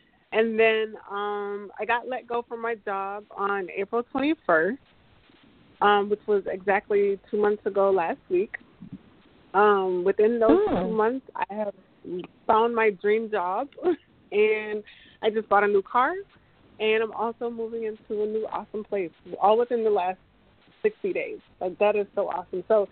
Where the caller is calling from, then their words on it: Deerfield Beach, Florida, United States; Yes. And I am calling from Deerfield Beach, Florida.